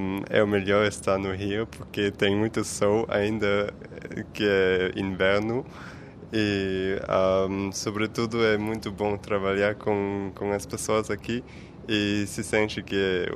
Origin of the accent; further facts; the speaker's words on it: Austria; Eu sou da Áustria.